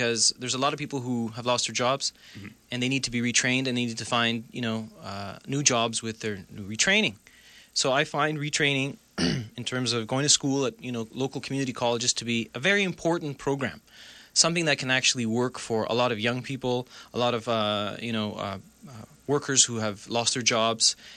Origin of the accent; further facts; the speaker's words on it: Toronto, Ontario, Canada; I mean, I grew up here in Toronto.